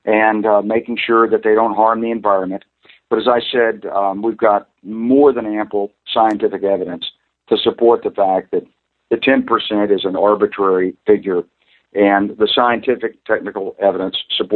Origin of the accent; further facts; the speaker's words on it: Arkansas, United States; I was just dealing with a group of investors in my home state of Arkansas the other day